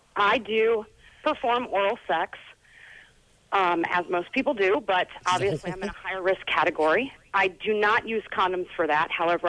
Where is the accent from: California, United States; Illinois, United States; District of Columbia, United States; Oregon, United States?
District of Columbia, United States; Washington; I grew up in the Washington, D.C. area, and that's what you do. You know, my parents worked for the government.